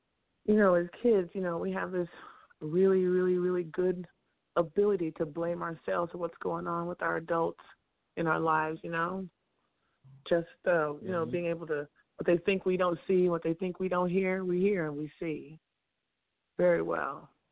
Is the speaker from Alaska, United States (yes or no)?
no; Los Angeles, California, United States; I'm from right here in L.A., West Side, Beach Town. Very extremely popular.